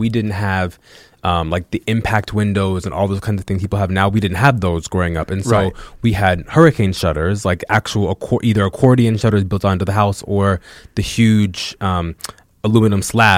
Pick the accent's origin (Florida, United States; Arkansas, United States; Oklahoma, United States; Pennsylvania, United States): Florida, United States; Fort Lauderdale; And before that, though, I grew up in Fort Lauderdale, Florida. I'm a Florida boy, and I am a Florida boy through and through.